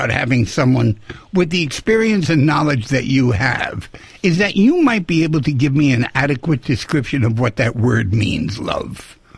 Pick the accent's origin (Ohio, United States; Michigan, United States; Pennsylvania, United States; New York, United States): New York, United States; I come from New York.